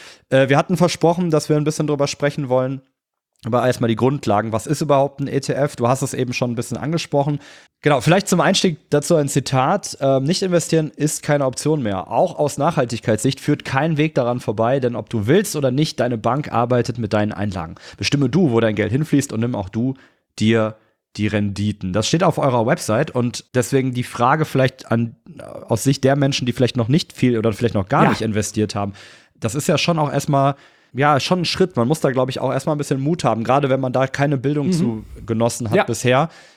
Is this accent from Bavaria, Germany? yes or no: no; Cologne, North Rhine-Westphalia, Germany; Ich bin ursprünglich Kölner